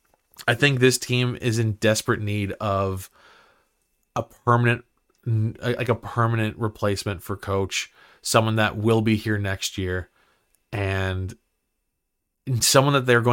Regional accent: Barrhaven, Ontario, Canada; I grew up in Barrhaven. Okay, I grew up in Barrhaven.

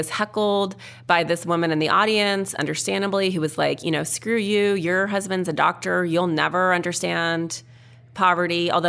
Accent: Montana, United States; she even went on Donahue when I was a little kid growing up in Montana

